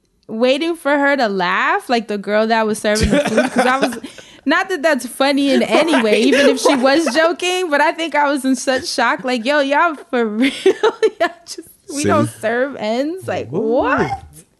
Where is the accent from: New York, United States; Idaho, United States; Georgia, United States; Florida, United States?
New York, United States; You know, I'm coming from Harlem.